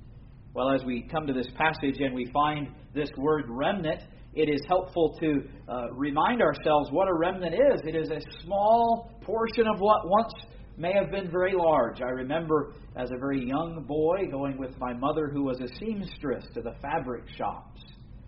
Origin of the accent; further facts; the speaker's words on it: United States; now in England; I'm from the West Midlands, if you haven't picked that up by my accent yet. But my wife and I live up near Birmingham, of course, originally coming from the United States.